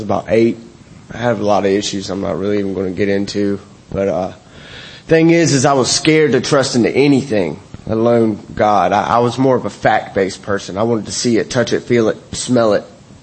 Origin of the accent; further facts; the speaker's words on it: Augusta, Georgia, United States; I'm from Augusta, Georgia, and, you know, everything, my whole life, my family, everything's out there.